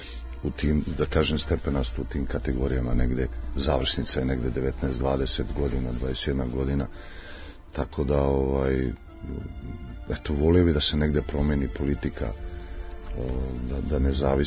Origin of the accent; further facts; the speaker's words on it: Pljevlja, Montenegro; now in Serbia; Pljevalja kao moj rodni grad, uvek otac i majka su dole, familija